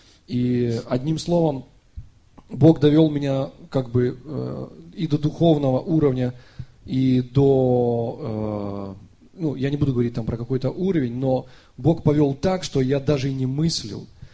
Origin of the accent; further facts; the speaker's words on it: Uman, Cherkasy Oblast, Ukraine; now in Kyiv, Ukraine; я в Киеве, мы оба из Умани, в Киеве негде жить, мы снимаем там какую-то комнатку у бабушки